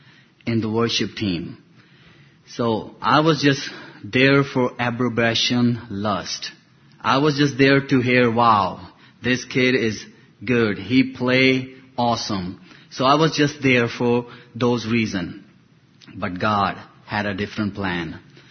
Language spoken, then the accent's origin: English; Pakistan; English is a second language; moved away; I came from Pakistan. I born in Pakistan